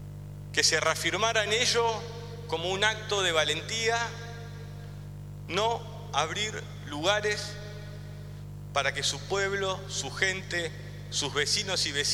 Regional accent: Argentina; en el que como argentinos y argentinas nos habíamos acostumbrado a pasar varias crisis

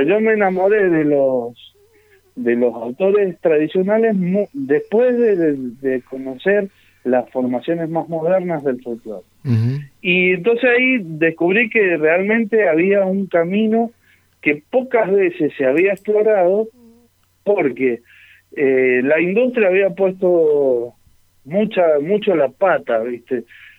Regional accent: Argentina; muchas veces nos decían, ¿ustedes de dónde son? Y somos de Argentina.

